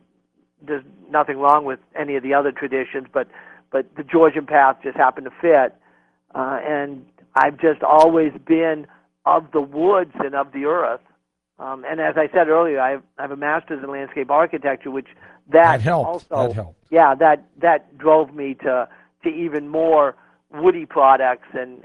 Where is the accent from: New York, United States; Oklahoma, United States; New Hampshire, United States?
New Hampshire, United States; He was very he was a Yankee. I was born and raised in New Hampshire.